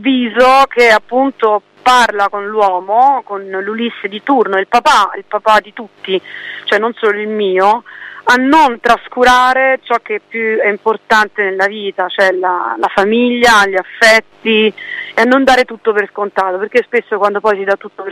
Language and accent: Italian; Apulia, Italy; noi veniamo appunto dal Salento